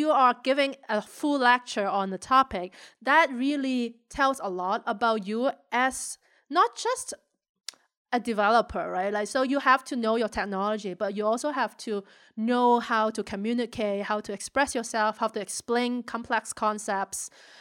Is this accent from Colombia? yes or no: no; Hong Kong; I grew up in Hong Kong, and our culture is a lot about don't stand out